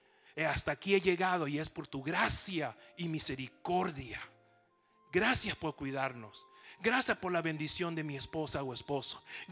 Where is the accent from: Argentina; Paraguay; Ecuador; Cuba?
Ecuador; Yo soy el único ecuatoriano aquí, ¿está bien?